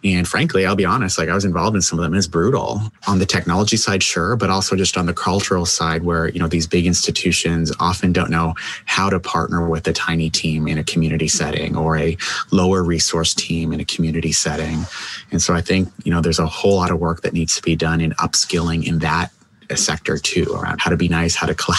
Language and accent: English; Canada; I'll disclose I'm a Canadian. And so I live in Canada and am familiar with that health system, used to work there.